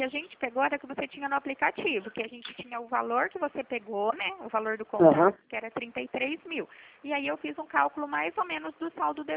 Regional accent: Pirassununga, São Paulo, Brazil; Eu sou aqui de Pirassununga

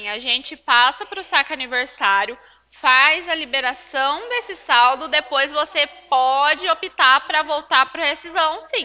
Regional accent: Cornélio Procópio, Paraná, Brazil; Eu sou de Cornélio Procópio.

